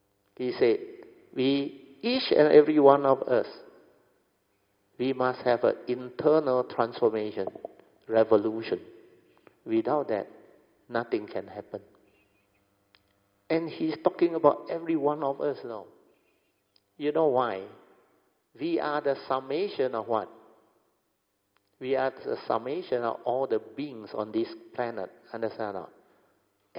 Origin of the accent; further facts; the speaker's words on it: Malaysia; Why can't we call ourselves Malaysian? We are all Malaysian.